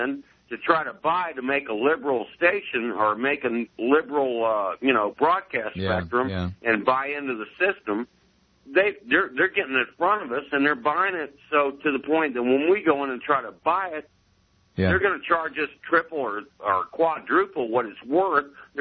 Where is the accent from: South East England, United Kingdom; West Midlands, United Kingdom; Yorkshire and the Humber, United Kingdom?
Yorkshire and the Humber, United Kingdom; Ackworth; from Ackworth.